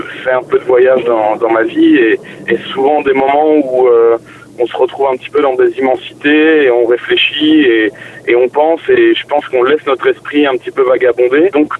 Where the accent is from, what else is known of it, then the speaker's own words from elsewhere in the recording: France; parce que c'est en anglais et que on est français, donc la barrière de la langue peut être un handicap